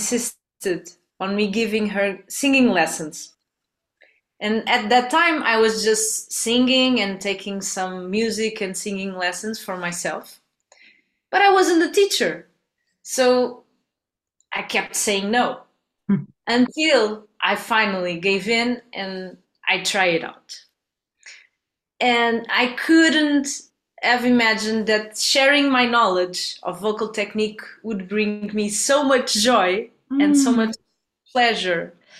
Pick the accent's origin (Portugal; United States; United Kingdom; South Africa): Portugal; English is a second language; I'm from Portugal, that's why the name